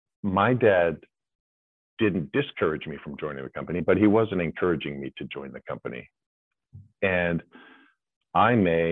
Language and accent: English; New Hampshire, United States; So I grew up in New Hampshire.